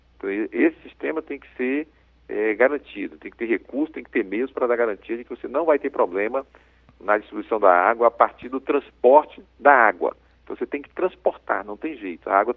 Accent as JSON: {"language": "Portuguese", "town": "Fortaleza", "region": "Ceará", "country": "Brazil", "said": "lá na minha cidade de Fortaleza, no estado do Ceará"}